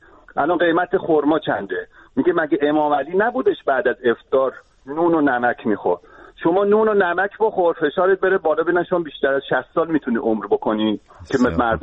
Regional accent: Tehran, Tehran Province, Iran; من خودم بچه تهرانم، جنوب شهر تهرانم.

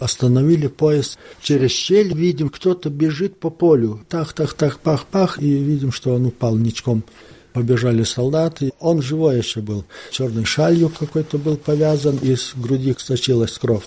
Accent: Lithuania; сказал, что я из Литвы.

